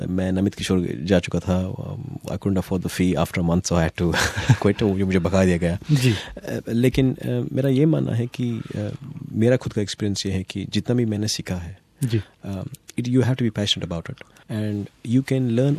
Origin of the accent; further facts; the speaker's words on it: Bangalore, Karnataka, India; moved away as an adult; now in Melbourne, Australia; मैं बैंगलोर से हूँ और मैं 2003 में मेलबर्न आया था।